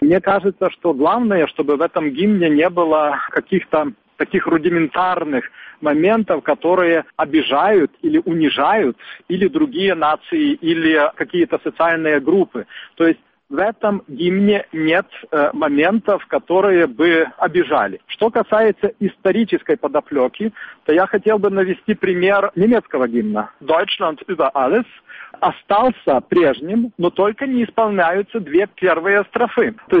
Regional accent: Polesia, Ukraine; also born or lived in Lviv; now in Kyiv, Ukraine; Я не со Львова, а я из Западной Украины, из Полесья, приехал сюда учиться во Львове, здесь остался, а уже со Львова переехал в Киев и там работал в Верховном Совете.

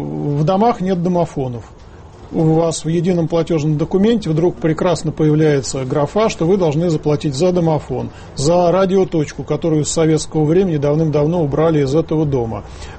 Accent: Moscow, Russia; я, как москвич, скажу.

